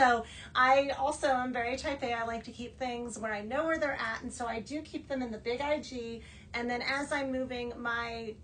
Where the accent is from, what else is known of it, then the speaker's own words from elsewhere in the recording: Midwest, United States; And I know I grew up in the Midwest.